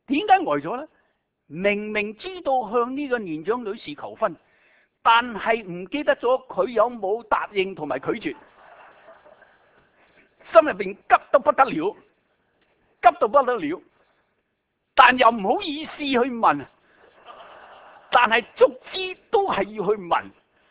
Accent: Shanghai, China; 我系上海人嚟噶嘛，

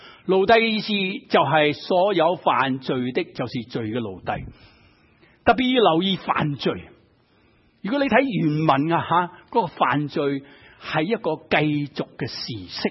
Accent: China; 好像我们中国人秦始皇一样，喜欢起很多东西的。

